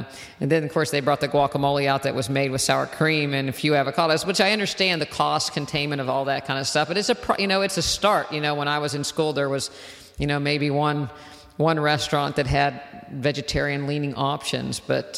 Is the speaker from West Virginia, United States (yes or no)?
yes; West Virginia, United States; I'm originally from West Virginia, and my daughter's in school there